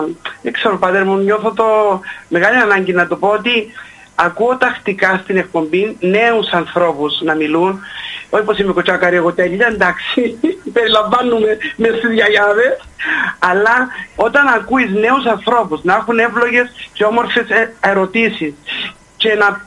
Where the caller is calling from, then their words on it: Aglantzia, Nicosia District, Cyprus; από Αγλαντζά.